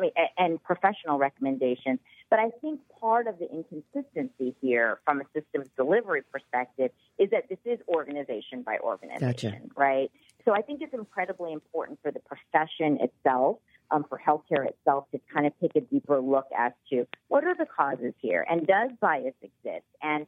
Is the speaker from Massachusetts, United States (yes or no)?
no; Texas, United States; So Texas, which is my home state, has the highest rate of maternal mortality in the developed world, actually.